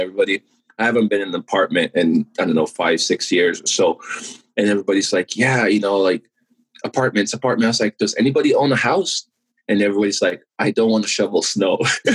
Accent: Sierra Leone; You know, I'm born and raised in Sierra Leone and people are always, why are you always in a cold, you know, state?

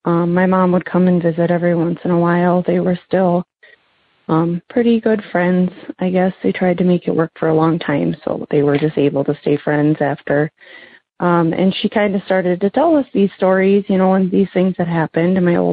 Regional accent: Minnesota, United States; I'm from Minnesota.

